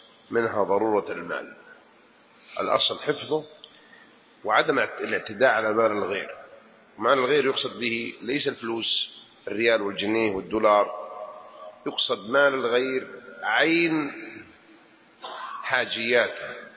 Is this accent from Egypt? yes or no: no; Jeddah, Makkah Province, Saudi Arabia; يسمونها بالحجازية عندنا، أنا من أولاد جدة هنا يعني أعرف أشياء الحجازيين كيف يتكلمون